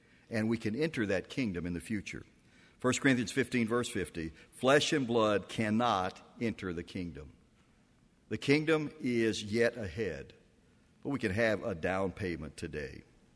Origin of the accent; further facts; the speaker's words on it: the South, United States; Now, I grew up in the South. We've lived in the Northeast, and I'll tell you, they are very different.